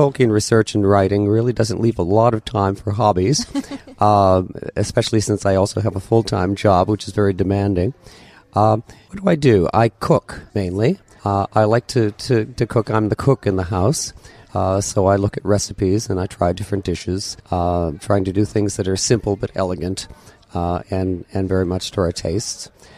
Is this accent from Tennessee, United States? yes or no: no; Cleveland, Ohio, United States; I'm from Cleveland, Ohio. That's in the northern part of Ohio on Lake Erie. Actually from the suburb called Brooklyn. I was born and raised in the area. Went to school there. Went to graduate school in Michigan.